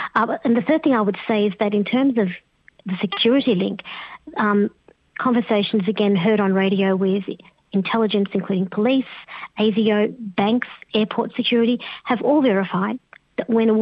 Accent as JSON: {"language": "English", "country": "Australia", "said": "I think as an Australian, I was pleased to see some leadership"}